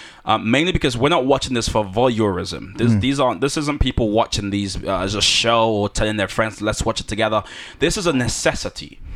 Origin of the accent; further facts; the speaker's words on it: Nigeria; born there; moved away; And I was born in Nigeria. I came here